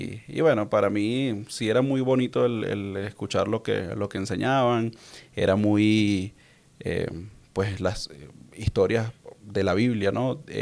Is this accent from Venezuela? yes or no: yes; Caracas, Capital District, Venezuela; yo ya por mi acento y por mi forma de hablar, pues quizás lo reconocen, soy de Venezuela, nací en Caracas, Venezuela, en la capital, pero luego, pues con mi familia, bueno, realmente mi familia por parte materna es de La Guaira, de una ciudad costera, un estado, ciudad costero.